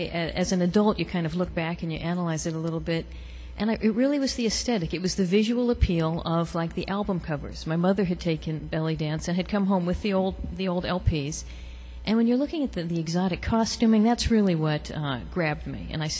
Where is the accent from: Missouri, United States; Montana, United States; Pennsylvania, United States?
Montana, United States; Missoula; born there; now in New York, United States; Actually, my accent has kind of disappeared. I was born in the Rocky Mountains, Missoula, Montana.